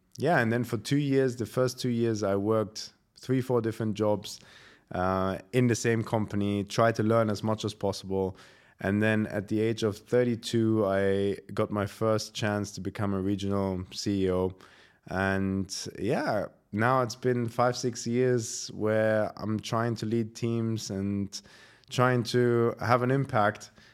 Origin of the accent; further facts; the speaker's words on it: Germany; moved away as an adult; also born or lived in United Kingdom; I grew up in Germany. I'm half German, half Syrian. I did my studies there. And then once I finished my A-levels, I moved to the UK.